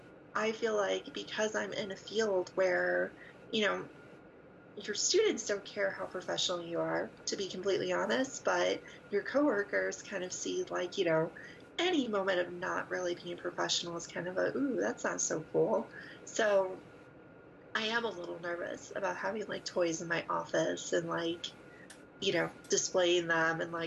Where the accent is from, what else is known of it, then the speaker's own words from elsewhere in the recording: St. Louis, Missouri, United States; I never really, so where I used to live, I grew up in St. Louis, I never found a group.